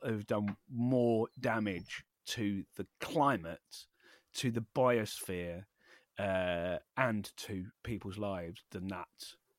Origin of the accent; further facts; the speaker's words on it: Wallington, London, United Kingdom; So I grew up in Wallington in very South London, and there's a few sort of celebrities live around.